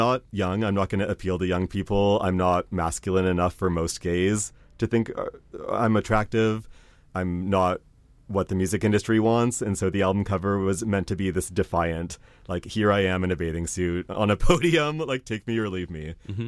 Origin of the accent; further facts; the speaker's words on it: Nanaimo, British Columbia, Canada; moved away as an adult; now in Montreal, Canada; I grew up in Nanaimo on Vancouver Island, spent my first 22 years of life on an island where there wasn't a ton of like arts and culture.